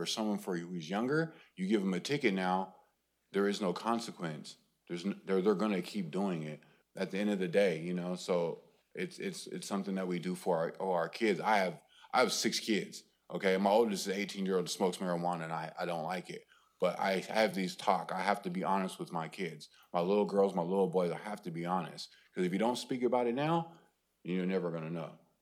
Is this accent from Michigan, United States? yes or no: no; Portland, Oregon, United States; I'm from Portland, Oregon, and I've been in prison multiple times.